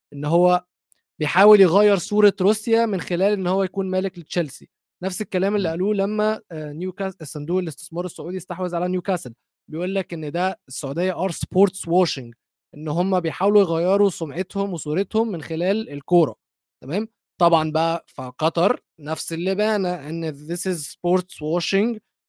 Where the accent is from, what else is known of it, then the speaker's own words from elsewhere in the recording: Egypt; انا مش قطري. انا قلت في الاول تو دي اي ام قطري، بس اي ام نوت قطري فعلا، انا مصري كمان.